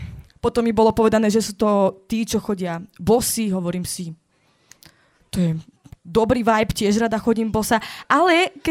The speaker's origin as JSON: {"language": "Slovak", "region": "Žilina Region", "country": "Slovakia", "said": "A aby ste rozumeli, ja som z Kysúc, hej?"}